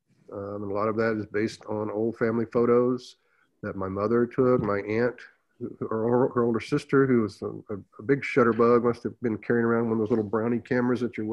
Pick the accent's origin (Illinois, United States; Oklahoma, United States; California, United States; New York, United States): Oklahoma, United States; Tahlequah; I grew up with it in Tahlequah, but we were right in the middle of it. You know, it's capital of Cherokee Nation. I'm not Cherokee, I'm Muscogee Creek.